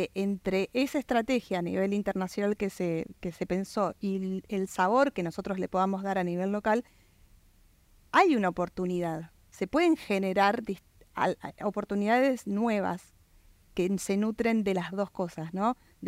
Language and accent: Spanish; Argentina; yo soy argentina y trabajo en el mercado argentino